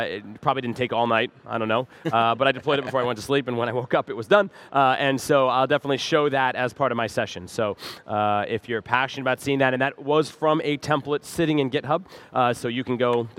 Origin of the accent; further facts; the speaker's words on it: New Jersey, United States; I'm from Jersey, so enjoy everyone.